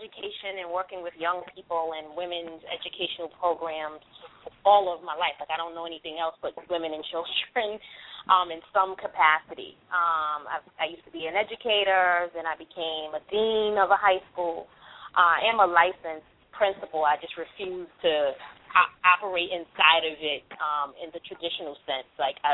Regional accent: The Bronx, New York, United States; I'm from New York. I'm from the Bronx, girl. My father is from North Carolina.

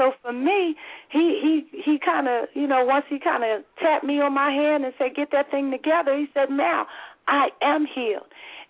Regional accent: New Jersey, United States; You know, I'm from Jersey. I think I can talk pretty fast.

